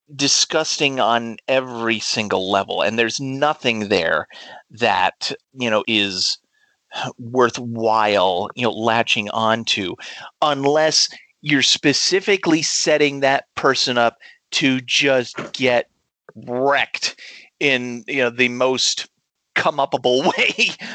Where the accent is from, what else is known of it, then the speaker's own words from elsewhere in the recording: New York, United States; I grew up on the East Coast of the U.S. in New York, not New York City, but upstate.